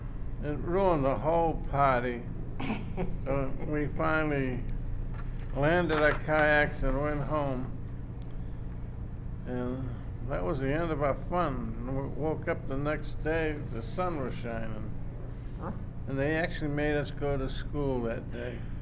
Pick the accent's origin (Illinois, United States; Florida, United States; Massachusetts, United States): Massachusetts, United States; Swampscott; in Swampscott.